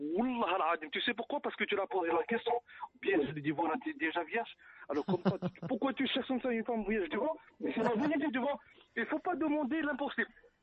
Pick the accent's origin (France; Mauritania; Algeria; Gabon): Algeria; On est des Algériens, on est des Arabes plutôt.